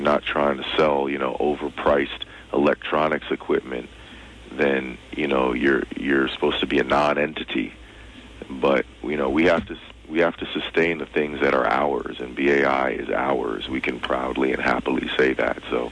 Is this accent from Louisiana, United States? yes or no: no; New York, United States; I mean, I grew up in New York.